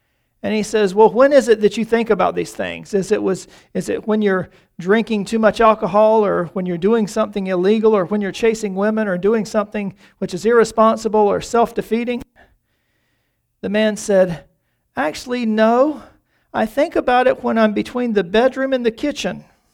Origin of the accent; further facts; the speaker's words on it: North Carolina, United States; born there; I was born in the South, in North Carolina.